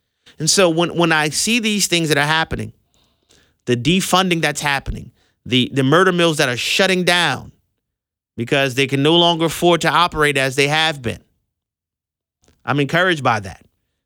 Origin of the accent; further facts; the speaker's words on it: New Orleans, Louisiana, United States; I'm on a board for a youth organization in my hometown in the greater New Orleans area.